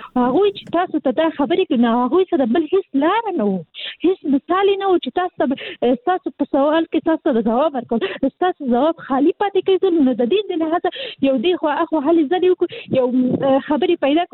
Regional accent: Kabul, Afghanistan; زه خاصلي د کابل یم،

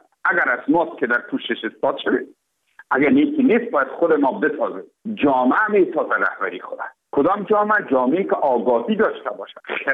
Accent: Afghanistan; ما افغان هستیم

